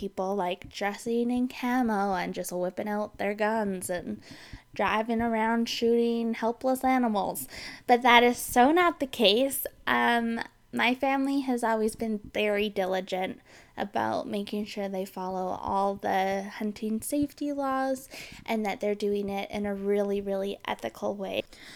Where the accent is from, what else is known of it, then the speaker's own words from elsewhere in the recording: Calgary, Alberta, Canada; So I'm from Calgary, Alberta, Canada